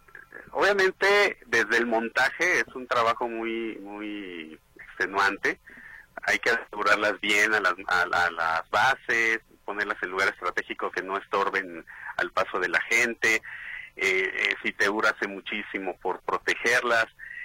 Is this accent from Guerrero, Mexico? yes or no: no; San Juan de los Lagos, Jalisco, Mexico; also born or lived in Mexico City / León; now in Guadalajara, Mexico; soy de varias partes, porque nací en Ciudad de México, crecí en San Juan de los Lagos, estudié en León, y sí, ahorita ya podría decirse que soy tapatío, porque ya llevo aquí en Guadalajara desde el 2011.